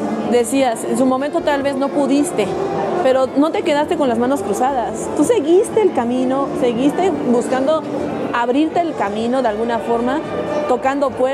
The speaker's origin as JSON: {"language": "Spanish", "region": "San Luis Potosí", "country": "Mexico", "said": "Como bien comentabas tú, yo soy potosino."}